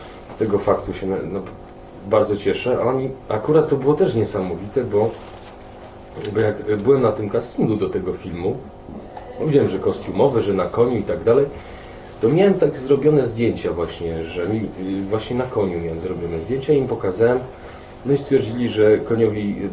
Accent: Tarnów, Lesser Poland, Poland; powiem tylko tyle, że to, że jestem z Tarnowa, miało, nie wiem czy decydujące, ale miało duże znaczenie, że zagrałem w tym filmie.

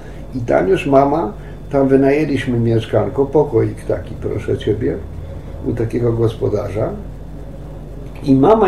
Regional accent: Zamość, Lublin Voivodeship, Poland; born there

